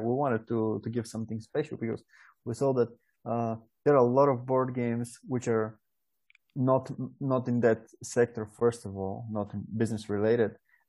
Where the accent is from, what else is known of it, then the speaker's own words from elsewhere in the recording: Bulgaria; English is a second language; I'm from Bulgaria, Europe.